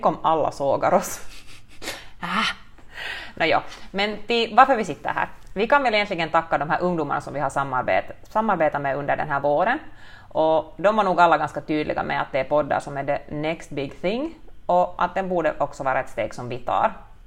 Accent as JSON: {"language": "Swedish", "town": "Porvoo", "region": "Uusimaa", "country": "Finland", "moved": "yes", "lives_now": "Turku, Finland", "said": "Och ursprungligen så är jag från Borgo, men jag känner mig nog idag minst lika mycket som en Åbobo efter 12 år där."}